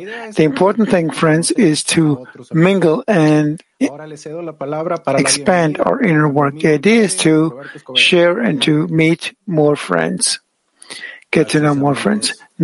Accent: Monterrey, Nuevo León, Mexico; from Monterrey, Mexico.

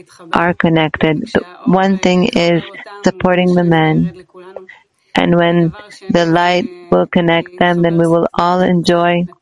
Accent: Israel; I'm from Israel.

